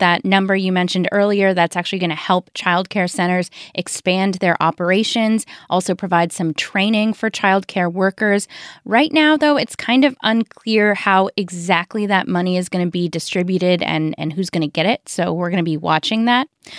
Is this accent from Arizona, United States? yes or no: yes; Phoenix, Arizona, United States; Well, I grew up in Phoenix, Arizona, and that's where I was before I came here.